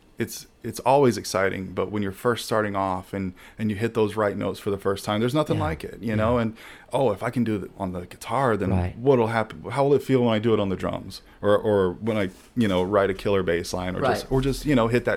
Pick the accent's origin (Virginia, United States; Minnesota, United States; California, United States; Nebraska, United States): Virginia, United States; Norfolk; also born or lived in Phoenix; Right next to Virginia Beach area, nice. Southeast side of the state.